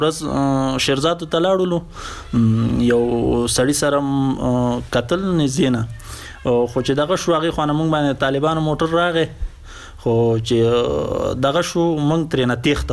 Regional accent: Afghanistan; زه هم افغان یم او هغه هم افغان دی

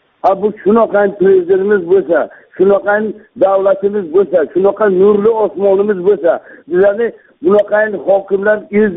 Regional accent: Samarkand Region, Uzbekistan; Men Samarqand viloyati Urgut tumani Andak mahallasida tug'ilib o'sganman. Yoshim 75 yoshda.

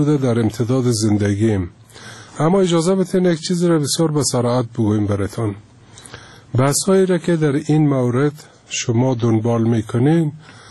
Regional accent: Kabul, Afghanistan; born there; من افتخار میکنم که افغان هستم از افغانستان هستم

